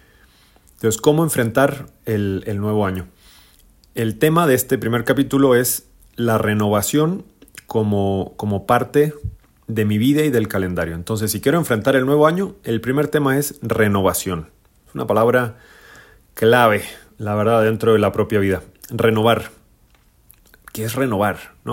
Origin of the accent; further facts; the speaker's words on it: Chile; moved away as an adult; now in Guadalajara, Mexico; soy legionario de Cristo, chileno, tengo 35 años de vida y actualmente vivo en Guadalajara desde más o menos 4 años y medio, ya para 5 años